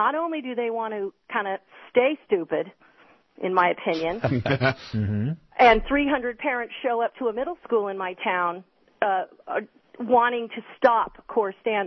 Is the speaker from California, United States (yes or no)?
yes; California, United States; I'm from California. Public schools is all I know, and I come here